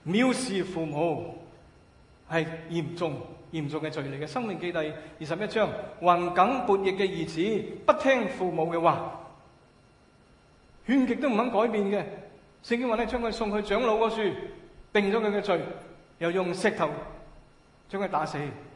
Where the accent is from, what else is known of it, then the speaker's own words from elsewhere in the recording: China; also born or lived in Canada; 因为我们中国人不习惯，到今天都不习惯